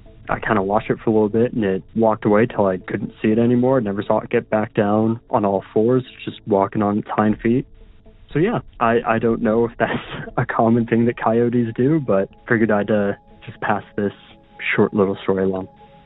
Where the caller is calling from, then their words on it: Utah, United States; Hey Derek … I'm calling from Utah.